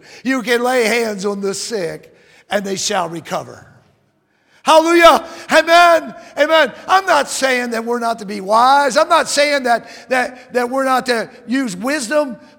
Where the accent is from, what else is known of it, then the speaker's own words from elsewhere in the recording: Atlanta, Georgia, United States; born there; My family was all born in Maryland, and I was born in Georgia during a revival in Georgia, in Atlanta, Georgia.